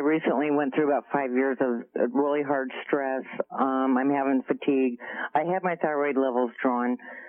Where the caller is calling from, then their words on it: Albion, California, United States; Hi, I'm in Albion, California.